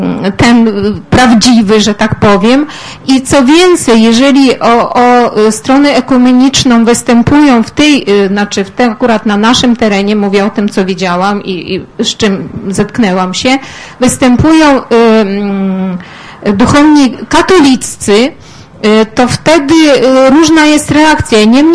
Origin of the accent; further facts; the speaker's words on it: Zhytomyr, Zhytomyr Oblast, Ukraine; now in Warsaw, Poland; Ja pochodzę akurat z tych Polaków, którzy mieszkają na Ukrainie, Żytomierz, a w tej chwili jestem na Uniwersytecie Warszawskim.